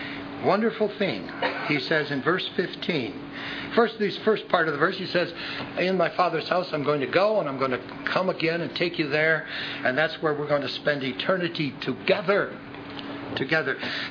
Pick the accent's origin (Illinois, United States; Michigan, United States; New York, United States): Illinois, United States; Wilmette; I was raised in Wilmette